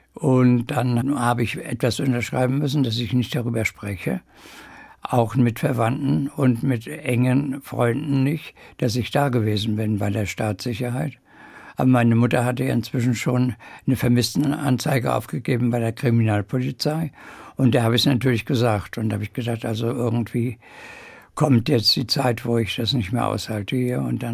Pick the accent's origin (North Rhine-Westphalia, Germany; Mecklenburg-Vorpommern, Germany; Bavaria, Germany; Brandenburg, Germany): Mecklenburg-Vorpommern, Germany; Schwerin; moved away as an adult; now in Wiesbaden, Germany; Schwerin ist meine Heimatstadt. Ich bin dort geboren und 20 Jahre aufgewachsen. Und Wiesbaden ist die Stadt, wo ich über 60 Jahre lebe inzwischen.